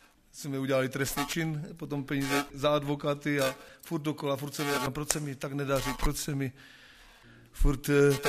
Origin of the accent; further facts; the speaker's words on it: Slovakia; pocházíme ze Slovenska.